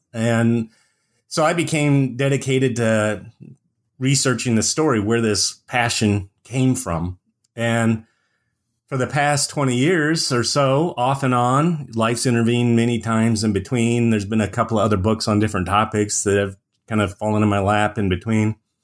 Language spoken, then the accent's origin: English; Indiana, United States; Sure. So I was born and raised in Indiana and did my undergraduate education at Indiana University.